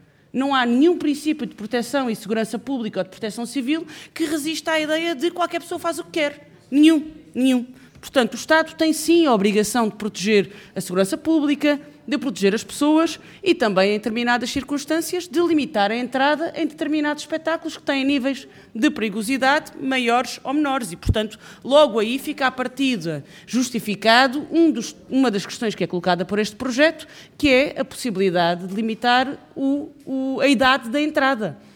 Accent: Alentejo, Portugal; Eu sou alentejana, sou eleita por Setúbal.

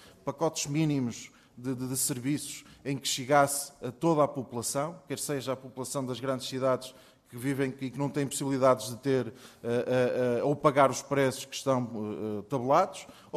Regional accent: Portugal; Somos portugueses, somos todos portugueses

